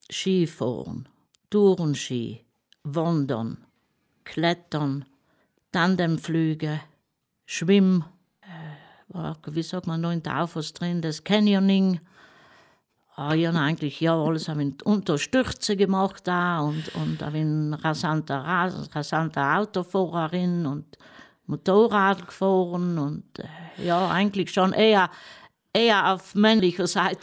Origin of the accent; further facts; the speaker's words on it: South Tyrol, Italy; Wir sind im Grunde genommen sind wir Italiener, von Staat her, aber wir fühlen uns als Südtiroler.